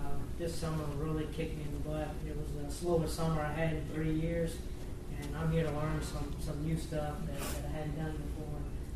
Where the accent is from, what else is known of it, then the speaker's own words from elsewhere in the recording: Baton Rouge, Louisiana, United States; from Baton Rouge, Louisiana.